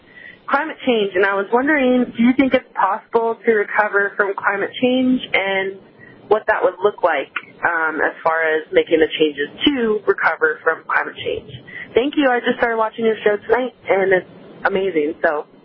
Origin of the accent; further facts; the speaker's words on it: Alaska, United States; I'm from Alaska.